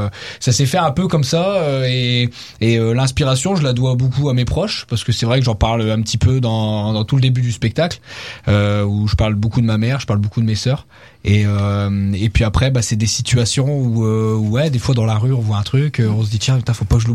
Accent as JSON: {"language": "French", "town": "Valenciennes", "region": "Hauts-de-France", "country": "France", "said": "vu que je viens de Valenciennes, je capte pas tout non plus."}